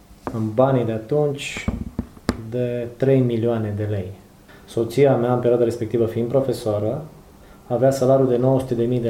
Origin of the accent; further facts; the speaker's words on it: Romania; moved away; am zis că revin eu la origine, că la urmă mai sunt român și nu cred că o să mor sau să mă puște cineva să mă pună la zid pe aminte în România.